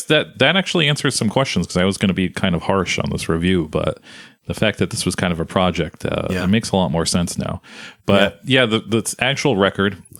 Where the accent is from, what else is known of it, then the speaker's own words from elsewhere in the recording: Connecticut, United States; I grew up in Connecticut, if you guys don't know.